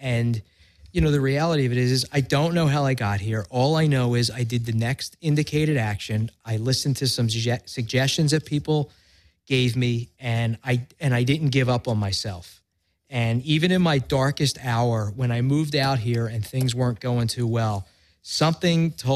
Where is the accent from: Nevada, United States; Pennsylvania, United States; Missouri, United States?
Pennsylvania, United States; Philadelphia; accent: Philly; And as soon as she heard my Philly accent, she was sold.